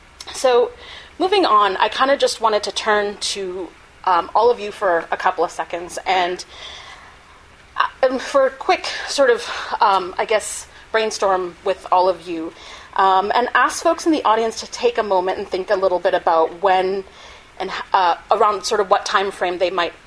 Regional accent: Brookline, Massachusetts, United States; when I was growing up in Brookline, I attended the Brookline Public Schools, and I was literally one of four or five South Asians at my school

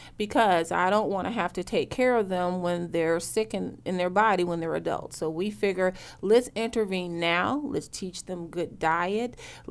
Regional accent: Norfolk, Virginia, United States; I'm from the Tidewater, Virginia area. I'm an only child, but they work.

